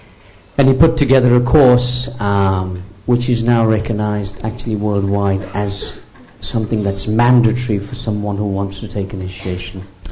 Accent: England, United Kingdom; We're not Americans here. We're English.

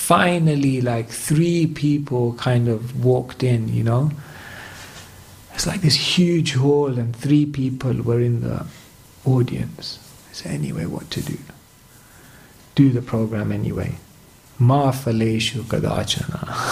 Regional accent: London, United Kingdom; I grew up in London in a place called Wembley.

